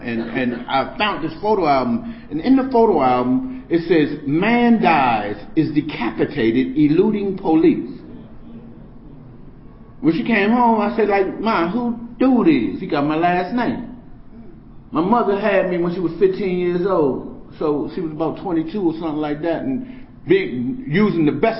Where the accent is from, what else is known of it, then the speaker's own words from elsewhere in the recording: Washington, District of Columbia, United States; when I was growing up in Southeast Washington, D.C., and the early 70s